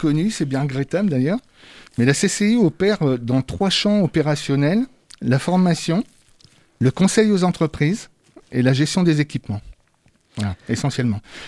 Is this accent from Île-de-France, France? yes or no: no; Le Mans, Pays de la Loire, France; je suis né au Mans, j'ai grandi au Mans, j'ai été éduqué au Mans, j'ai appris, j'ai repris l'entreprise de mes parents au Mans.